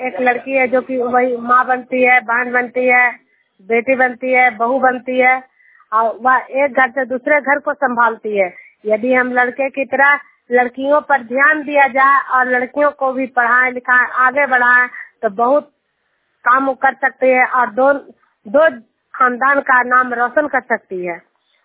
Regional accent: Hilsa, Bihar, India; मैं नालंदा जिला के हिलसा प्रखंड जुनियार गांव की निवासी हूं।

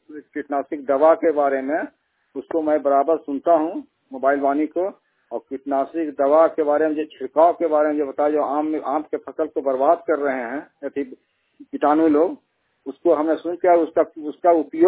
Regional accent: Tarsalu, Jharkhand, India; मैं चुरचू ब्लॉक के तरसालू गांव के रहने वाला हूं।

